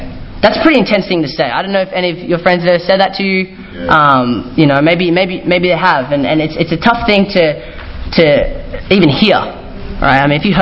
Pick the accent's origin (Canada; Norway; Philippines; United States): Philippines; You know, I'm Filipino.